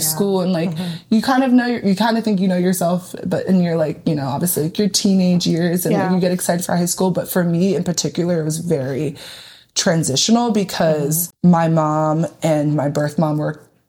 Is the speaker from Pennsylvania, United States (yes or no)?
yes; Schwenksville, Pennsylvania, United States; So the town I grew up in, I grew up in Pennsylvania, but the town I grew up in is Schwanksville.